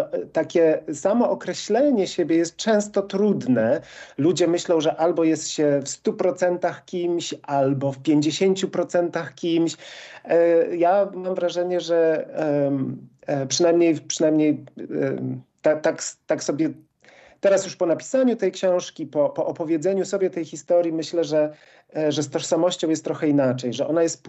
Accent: Chojnów, Lower Silesian Voivodeship, Poland; Na Dolnym Śląsku, skąd pochodzę, to nie było częste pytanie, dlatego że na Dolnym Śląsku, nawet w moim małym miasteczku w Chojnowie, ta historia była znana.

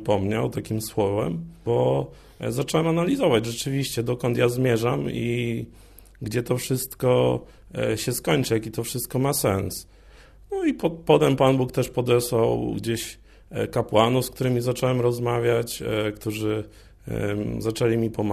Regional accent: Ostrów Wielkopolski, Greater Poland Voivodeship, Poland; pochodzę z Ostrowa Wielkopolskiego, a więc z południowej Wielkopolski. Jestem spoza diecezji, czy nawet spoza województwa.

